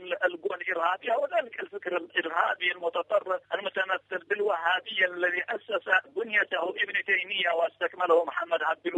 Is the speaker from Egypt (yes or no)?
no; Yemen; أما نحن كيمنيين